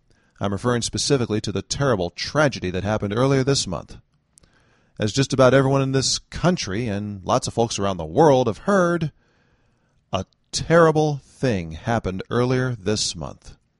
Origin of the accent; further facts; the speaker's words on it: United States; Happy holidays, everyone, and since I'm American, I'll say more specifically, Happy Newton's Birthday